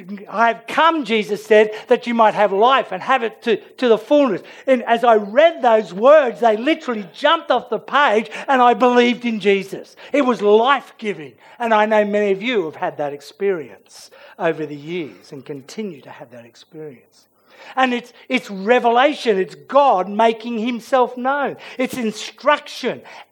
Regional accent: Australia; I'm an Australian. I was ethnically born in Australia.

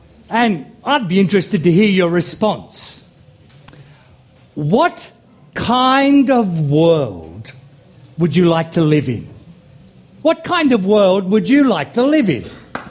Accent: Sydney, New South Wales, Australia; because I grew up in Sydney

